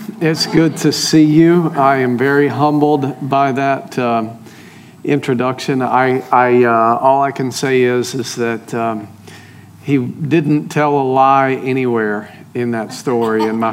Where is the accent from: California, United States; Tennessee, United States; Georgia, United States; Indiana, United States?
Tennessee, United States; also born or lived in Staten Island, New York; I know I don't sound like a New Yorker. That's because I grew up in East Tennessee, but I was in Staten Island, on the North Shore of Staten Island, for almost 13 years